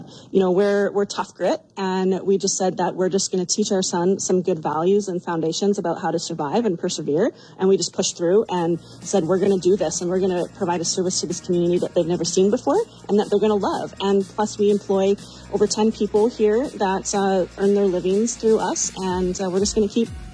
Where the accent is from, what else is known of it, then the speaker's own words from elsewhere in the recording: Canada; moved away as an adult; now in United States; Yeah, we are immigrants from Canada. We immigrated in 2020 legally, of course.